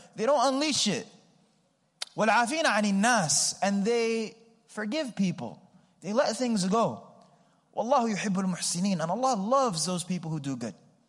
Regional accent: New York, United States; So I'm from New York, and I remember in Houston, like getting familiar with Houston

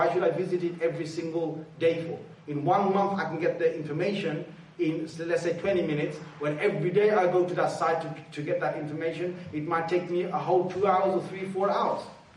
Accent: London, United Kingdom; Okay, we're British, we're Londoners, yes.

